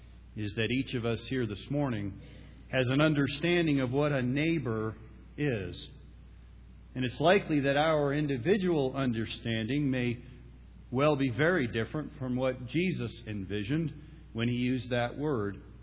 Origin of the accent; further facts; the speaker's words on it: Upper Arlington, Ohio, United States; when I was a little boy growing up in Upper Arlington, Ohio, just outside of Columbus.